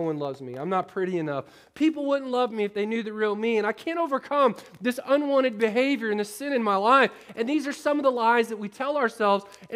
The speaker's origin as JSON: {"language": "English", "region": "Florida", "country": "United States", "tie": "born or raised there", "said": "I grew up in Florida, so we used to go to Publix"}